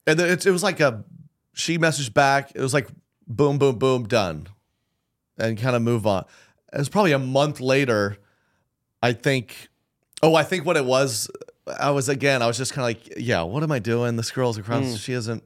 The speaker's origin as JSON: {"language": "English", "region": "Oklahoma", "country": "United States", "lives_now": "Kansas City, United States", "said": "I'm from Oklahoma. She's from the South. Very similar cultures."}